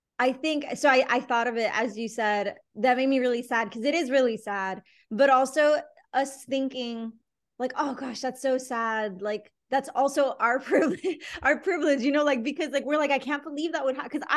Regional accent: Laredo, Texas, United States; every time I tell somebody I'm from Laredo, they assume I speak Spanish. And then I feel really bad because I don't.

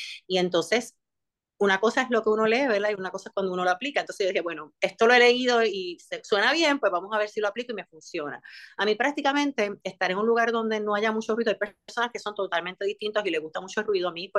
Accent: Humacao, Puerto Rico; now in San Juan, Puerto Rico; soy de Humacao, vivo en San Juan. Así que tengo una mitad, yo digo que soy humacaeña adoptada de San Juan ya prácticamente, porque más de la mitad de mi vida llevo viviendo acá en el área metropolitana.

